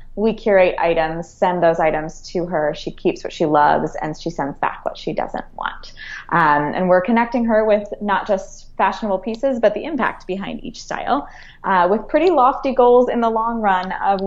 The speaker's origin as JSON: {"language": "English", "town": "Philadelphia", "region": "Pennsylvania", "country": "United States", "said": "I hail from Philadelphia."}